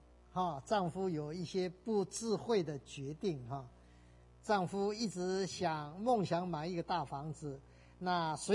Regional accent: China; 讲到这里我就想到我们中国人哈，很多父亲母亲，我们的长辈啦， 常常把我们的孩子送到国内去哈

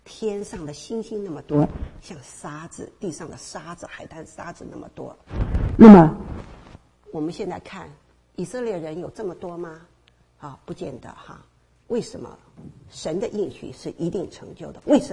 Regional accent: Taipei, Taiwan; 我的老家是台湾台北市哈

